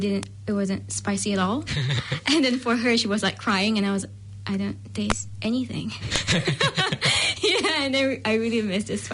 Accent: Malaysia; English is a second language; now in New Zealand; as you already know, and I come from Malaysia

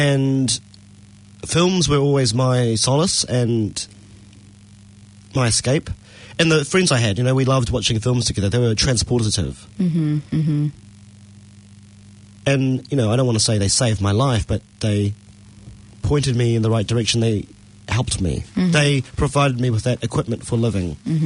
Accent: Christchurch, Canterbury, New Zealand; So I'm a Chinese Kiwi born and raised in Christchurch. Actually, the same city as you.

